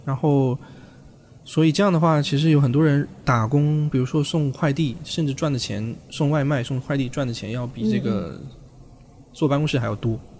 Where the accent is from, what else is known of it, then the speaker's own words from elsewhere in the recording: Fuzhou, Jiangxi, China; 我出生在江西抚州的一个特别乡下的一种三线工厂，就是一个矿山。